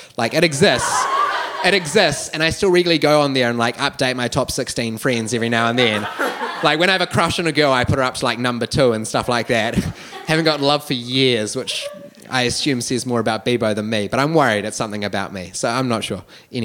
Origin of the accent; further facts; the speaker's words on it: Wellington, New Zealand; So I grew up here in Wellington my entire life